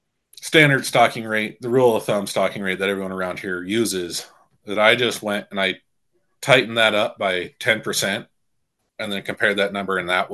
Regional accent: Winnett, Montana, United States; It was just south of my hometown, Winnett, and which was 30 miles.

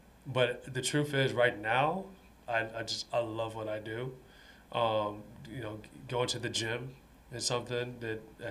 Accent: San Antonio, Texas, United States; I'm from San Antonio, so that's the team that I root for.

